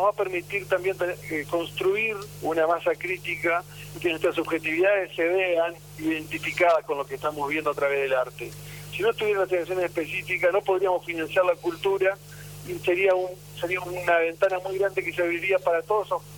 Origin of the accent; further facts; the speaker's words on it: Entre Ríos, Argentina; Yo también vengo de una provincia, soy de Entre Ríos